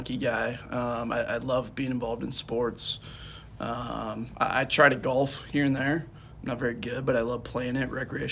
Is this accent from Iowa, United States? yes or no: yes; Altoona, Iowa, United States; So I grew up in Altoona. I went to high school at Southeast Polk, graduated in 2011, then went up to UNI, was able to play college football up there, and then basically made my way here.